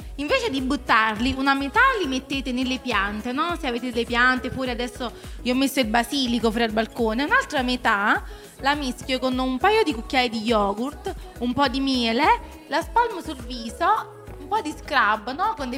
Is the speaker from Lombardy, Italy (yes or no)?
no; Salerno, Campania, Italy; Di Salerno.